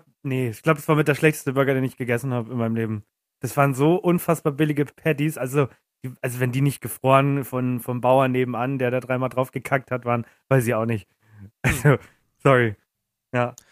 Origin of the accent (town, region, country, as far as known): Munich, Bavaria, Germany